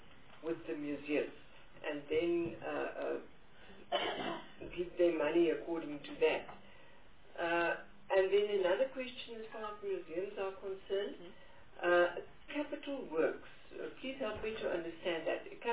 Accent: Northern Cape, South Africa; And when I introduced myself, I said that I was from the Northern Cape.

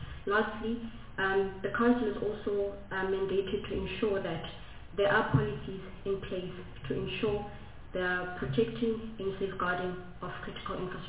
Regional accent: North West, South Africa; Northwest.

